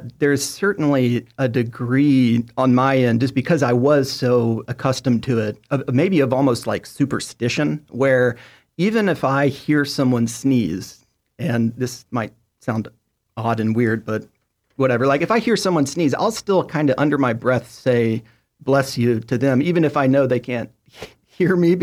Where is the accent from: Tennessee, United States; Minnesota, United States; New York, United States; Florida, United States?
Tennessee, United States; Chattanooga; Yes, I did. Oddly enough, had a lot of mutual friends growing up